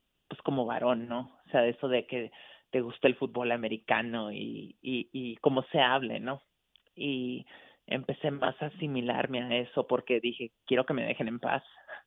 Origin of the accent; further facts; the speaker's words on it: Mexico; yo soy mexicana o bueno, en ese momento era mexicano